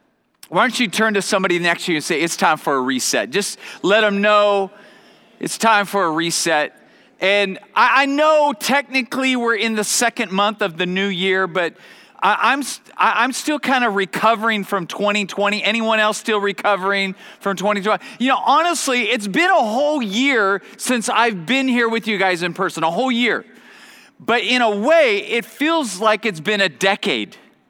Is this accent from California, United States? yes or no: yes; Bakersfield, California, United States; we didn't even know where Thousand Oaks was because we're from Bakersfield.